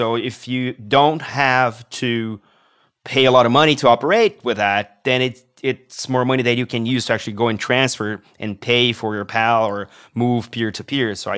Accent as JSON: {"language": "English", "country": "Brazil", "said": "I come from Brazil."}